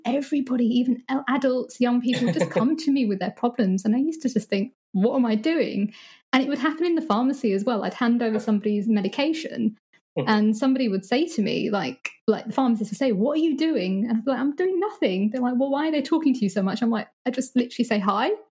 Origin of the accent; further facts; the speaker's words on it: United Kingdom; born there; So growing up in the UK, so I'm born to Indian parents. Both my parents are immigrants who came to the UK in like the early 60s. Okay. But so I'm British born.